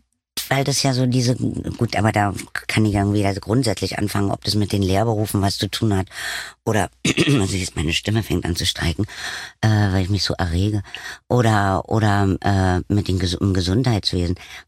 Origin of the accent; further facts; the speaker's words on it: East Germany, Germany; dann bin ich natürlich in der DDR groß geworden